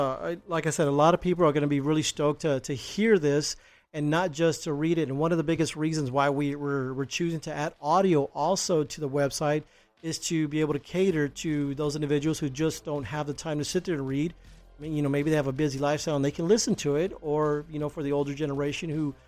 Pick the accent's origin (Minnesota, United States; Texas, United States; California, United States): Texas, United States; Houston; You know, I'm from Houston, and I've lived, you know, as a child, I've lived in a wide variety of different places, and I grew up in some pretty tough areas